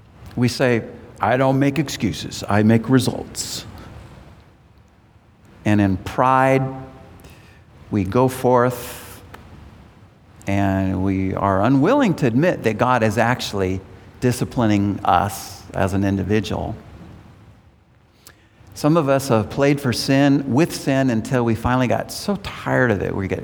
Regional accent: United States; I say that with a great sense of sadness in my heart as an American

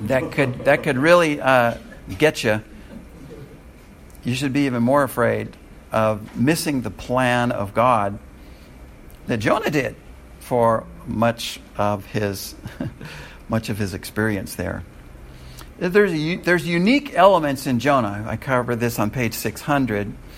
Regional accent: California, United States; I'm from California. Here he is, not only from the U.S., but he's also from my home state.

